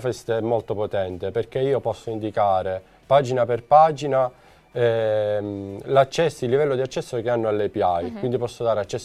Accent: Catania, Sicily, Italy; vengo da Catania

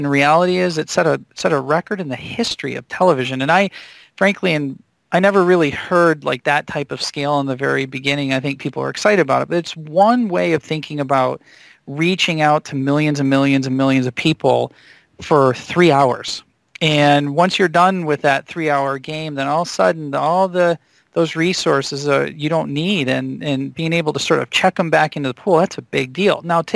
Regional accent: Michigan, United States; I remember growing, I grew up in Michigan, and I actually went to school to be a mechanical engineer.

